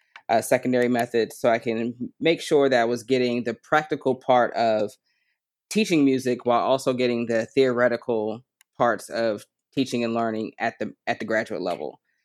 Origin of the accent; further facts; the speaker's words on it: Maryland, United States; I live in the Washington metropolitan area. I grew up in Prince George's County.